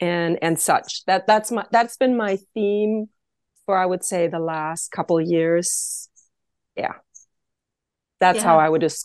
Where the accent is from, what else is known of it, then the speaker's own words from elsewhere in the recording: Kenya; And I was raised in East Africa, mostly Kenya, and something was always blooming.